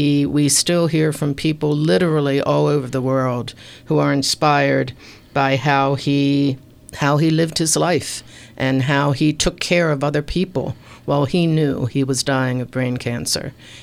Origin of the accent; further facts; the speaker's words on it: Baltimore, Maryland, United States; now in Columbia, United States; Baltimore, my hometown